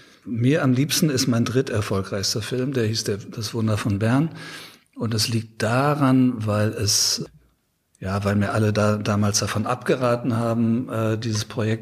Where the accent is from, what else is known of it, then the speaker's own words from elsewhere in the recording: North Rhine-Westphalia, Germany; in meiner Heimat Ruhrgebiet